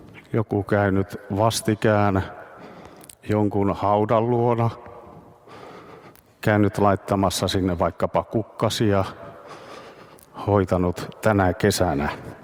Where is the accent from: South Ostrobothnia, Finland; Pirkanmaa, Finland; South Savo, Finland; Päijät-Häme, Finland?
South Ostrobothnia, Finland; Nurmo; Nurmon kirkossa, missä olen sieltä Seinäjoelta kotoisin